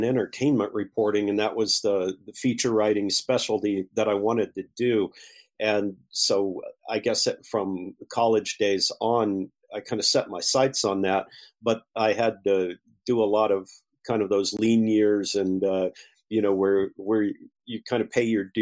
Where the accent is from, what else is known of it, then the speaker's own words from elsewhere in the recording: Oklahoma, United States; now in Las Vegas, United States; No, I think anybody that's older than 30 counts as like a Vegas native, but no, I've actually from Oklahoma.